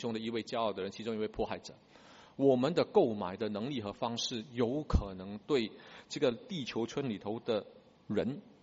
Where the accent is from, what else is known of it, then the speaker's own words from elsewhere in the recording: Singapore; 我们新加坡人